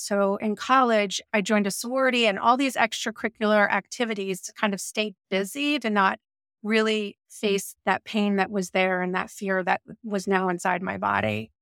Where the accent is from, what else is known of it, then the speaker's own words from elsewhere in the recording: Delaware, United States; I grew up in Delaware.